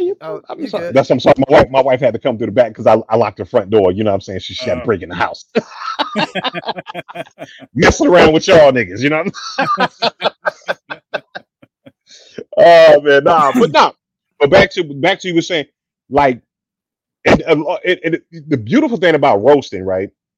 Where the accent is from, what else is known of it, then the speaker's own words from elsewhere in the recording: Philadelphia, Pennsylvania, United States; growing up in Philly and stuff like that, yo, you had to be able to rank and bust on cats or whatever.